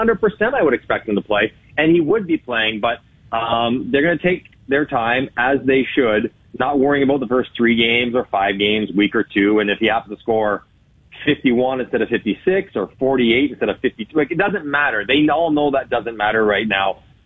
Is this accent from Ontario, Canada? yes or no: yes; Scarborough, Ontario, Canada; I grew up in Scarborough, and so my parents went to literally every single game I ever played in Toronto.